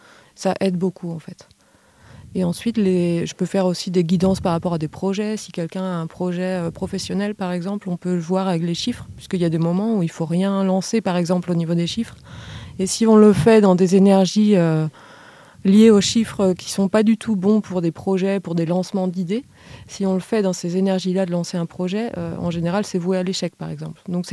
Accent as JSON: {"language": "French", "region": "Brittany", "country": "France", "said": "moi je suis de Bretagne"}